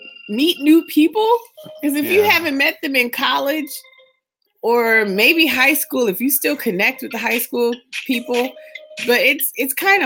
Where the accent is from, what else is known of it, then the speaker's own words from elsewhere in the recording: California, United States; I'm from the Bay. So I know, right?